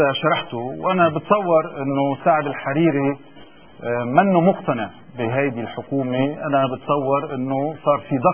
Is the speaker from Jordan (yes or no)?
no; Lebanon; لانه اليوم رئيس الجمهوريه اللي عم بيكون موجود عندنا بلبنان